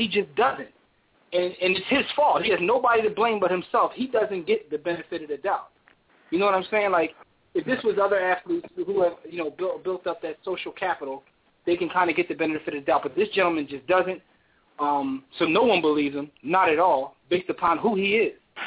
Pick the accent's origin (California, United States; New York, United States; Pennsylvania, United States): Pennsylvania, United States; Philadelphia; I mean, well, I grew up in Philadelphia, right?